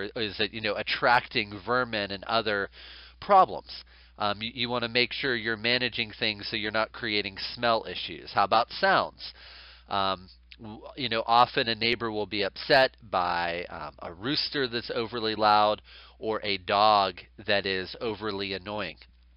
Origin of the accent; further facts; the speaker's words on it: Kentucky, United States; A perfect example of this in my home state of Kentucky is fence law.